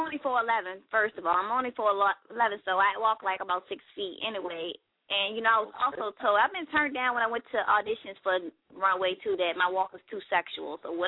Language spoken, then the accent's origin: English; Richmond, Virginia, United States; I grew up in a middle-class family, so spoiled, quiet neighborhood.